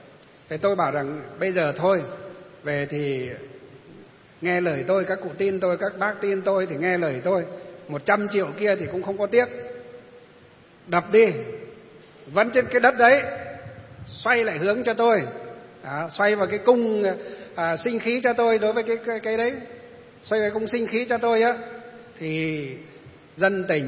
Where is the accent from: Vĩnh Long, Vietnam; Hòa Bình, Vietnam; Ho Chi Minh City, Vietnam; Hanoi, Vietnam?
Hòa Bình, Vietnam; Kim Bôi; quê của tôi ngày xưa là Kim Bôi, bây giờ mới về Lương Sơn